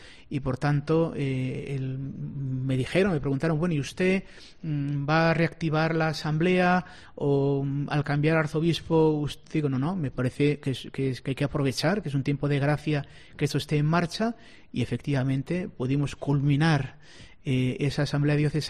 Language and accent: Spanish; Bilbao, Basque Country, Spain; now in Córdoba, Spain; después de 12 años en Bilbao, donde es mi tierra de origen y, por tanto, en ese aspecto lo conocía más vitalmente, aunque es cierto que al haber vivido tanto mi vida de estudiante como después la vida sacerdotal fuera de Vizcaya